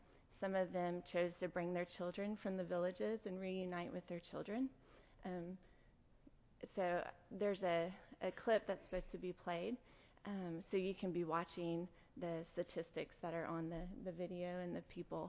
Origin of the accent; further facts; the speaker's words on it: Oklahoma City, Oklahoma, United States; I grew up in Oklahoma City, and I graduated here from Southwestern in May of 2006